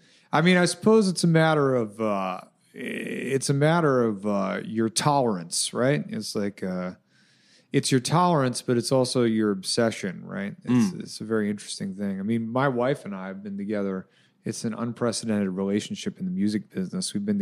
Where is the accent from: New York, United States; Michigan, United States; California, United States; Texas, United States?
Michigan, United States; Dearborn; also born or lived in Ann Arbor / Milwaukee; No, I'm from Michigan. I was born in Ann Arbor, and I was raised in, like, Dearborn, Detroit area, and then kind of moved all over, and then I ended up going to high school in Milwaukee.